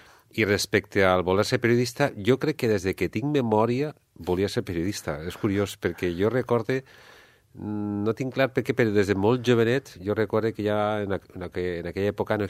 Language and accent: Catalan; Alzira, Valencian Community, Spain; born there; vaig néixer a Alzira l'any 1965